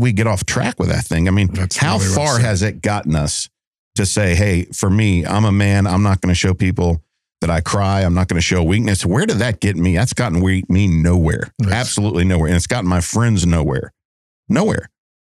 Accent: Atlanta, Georgia, United States; Well, so I'm from Atlanta, where CNN is based.

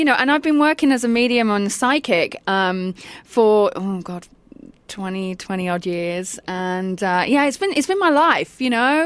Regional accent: England, United Kingdom; Well, as you can tell, I'm English.

